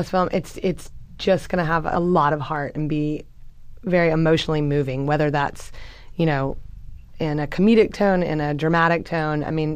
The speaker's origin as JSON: {"language": "English", "town": "Memphis", "region": "Tennessee", "country": "United States", "tie": "born or raised there", "said": "And, you know, we grew up in Memphis, Tennessee, and my mom loves Walmart more than any person I know."}